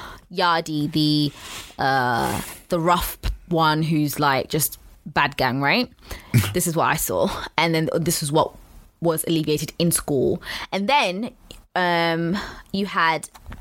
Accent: Walthamstow, London, United Kingdom; and I grew up in Walthamstow

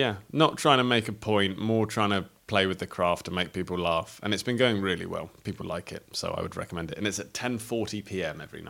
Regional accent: Crawley, South East England, United Kingdom; I'm from Crawley.

